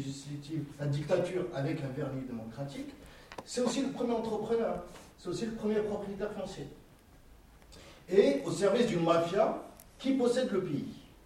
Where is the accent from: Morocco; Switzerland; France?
Morocco; Je suis marocain comme toi.